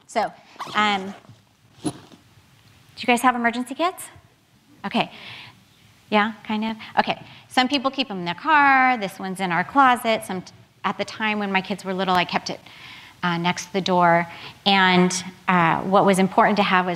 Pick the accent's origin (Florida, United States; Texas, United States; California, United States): California, United States; I grew up in California, and yeah, thank you.